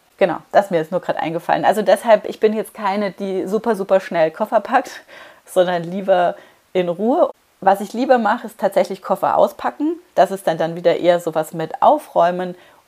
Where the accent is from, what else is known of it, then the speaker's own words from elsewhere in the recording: Munich, Bavaria, Germany; ich habe ja in meiner Jugend in München gewohnt